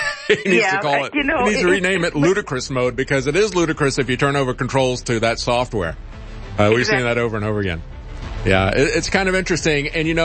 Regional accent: Florida, United States; As a matter of fact, when I grew up in Florida, almost all my friends were Cuban immigrants

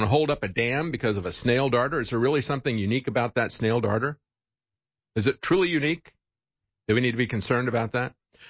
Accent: Florida, United States; You know, when I was growing up in Florida, we lived on a lake.

